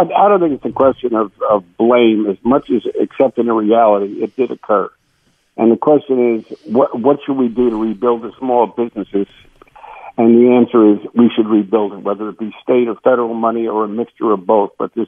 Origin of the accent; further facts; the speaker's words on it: Bronx, New York, United States; My parents came from Sweden as immigrants, and we were poor. We were raised in the Bronx.